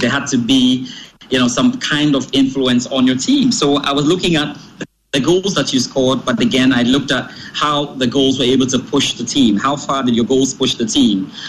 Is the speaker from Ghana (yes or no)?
yes; Ghana; But yes, I'm a Ghanaian and all.